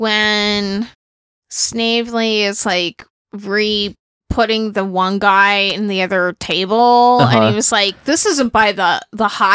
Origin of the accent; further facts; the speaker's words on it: United States; Being American is like, you are all that guy. We're default that guy.